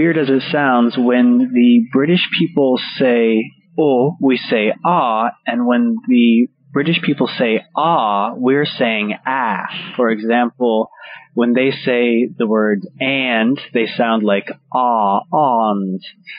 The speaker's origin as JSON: {"language": "English", "region": "Pennsylvania", "country": "United States", "accent": "standard American", "said": "I'm from Pennsylvania, which is in the Northeast, but I would say that I have a standard American accent"}